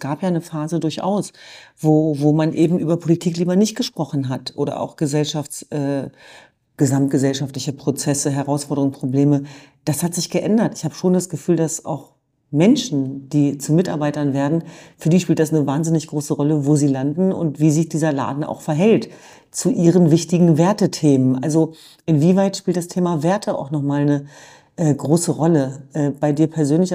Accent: Hanover, Lower Saxony, Germany; Also ich komme ja aus Hannover-Linden

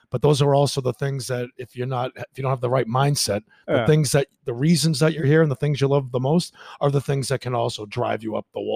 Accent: Boston, Massachusetts, United States; moved away as an adult; like in the United States, when I'm from Boston, I could never get a girl to go out on a date

